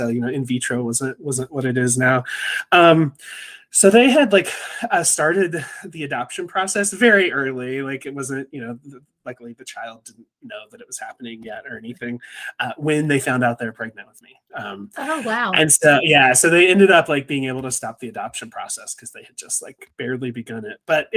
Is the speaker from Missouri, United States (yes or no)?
yes; Missouri, United States; Missouri.